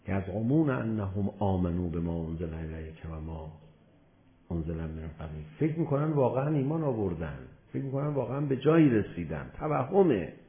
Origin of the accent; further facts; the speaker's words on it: Tehran, Tehran Province, Iran; حالا ایشون اهل تهران نیست، منم اهل تهرانم